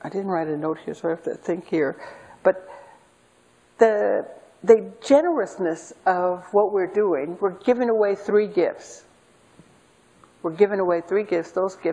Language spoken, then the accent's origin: English; Seattle, Washington, United States; Because I grew up in the projects. I grew up in High Point in West Seattle. Before High Point looked very nice like it does now.